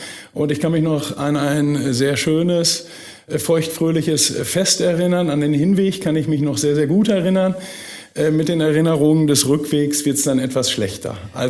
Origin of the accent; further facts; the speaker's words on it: Buerlo, North Rhine-Westphalia, Germany; Ich bin in Buerlo bei Borken an der holländischen Grenze groß geworden. Wunderschön, direkt am holländischen Achterhoek gelegen